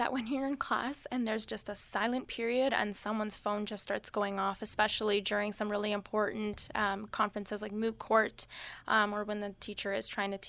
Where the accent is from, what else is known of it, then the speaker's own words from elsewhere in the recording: Pickering, Ontario, Canada; I'm originally from Pickering, Ontario, and for those of you who don't know what city that is the hometown